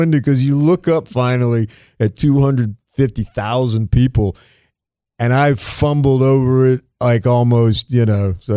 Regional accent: Lake Mary, Florida, United States; So now I say I'm from Lake Mary where the boys are from.

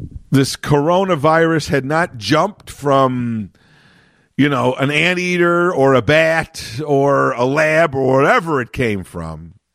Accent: Chicago, Illinois, United States; including my hometown here of Chicago

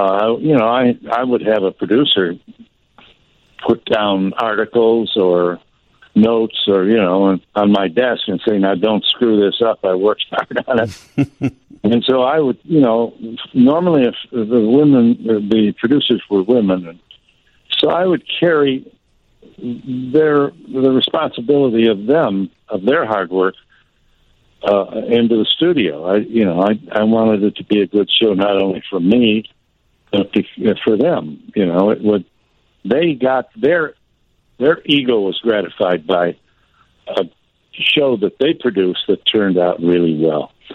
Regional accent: Cleveland, Ohio, United States; I spent 8 years at WGN, and I grew up in Cleveland, so I grew up with the Indians

